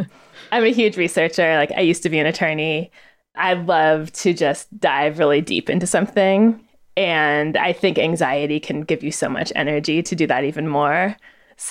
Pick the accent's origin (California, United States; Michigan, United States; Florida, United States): California, United States; I was raised in Northern California by a mom who was a little bit of a former hippie.